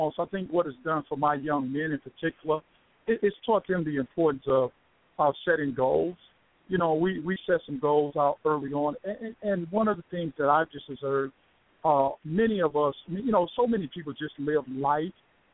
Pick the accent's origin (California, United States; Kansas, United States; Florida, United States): Florida, United States; Miami; I grew up in Miami, Florida, and started out like a lot of kids, had some challenges.